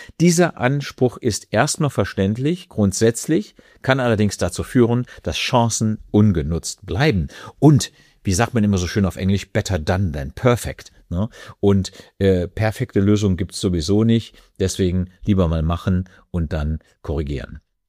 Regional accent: Germany; Und da habe ich als Deutscher eben auch mit meiner deutschen Kultur sehr viel lernen dürfen.

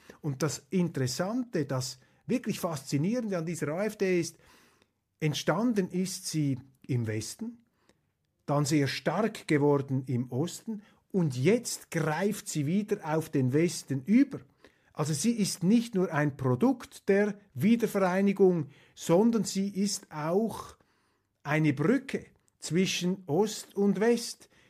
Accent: Switzerland; dass wir als Schweizer natürlich größte Verbundenheit spüren

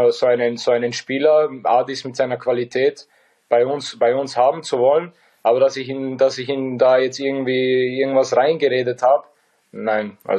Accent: Bosnia & Herzegovina; mit 37 so Leistungen abzuliefern als Bosnier. Es macht einfach jeden stolz bei uns.

